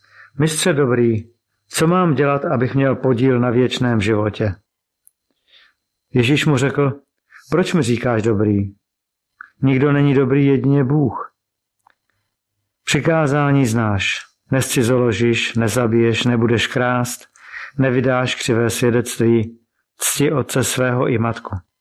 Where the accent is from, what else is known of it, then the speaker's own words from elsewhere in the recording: Prague, Czechia; Pocházím z Prahy, mám milující manželku a působím jako kazatel baptistického sboru ve Vysokém Mýtě.